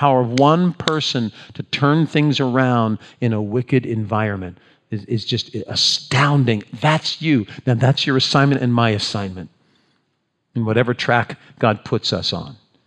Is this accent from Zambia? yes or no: no; Ohio, United States; But when I was a kid growing up in Ohio, let me tell you about phones before we had these.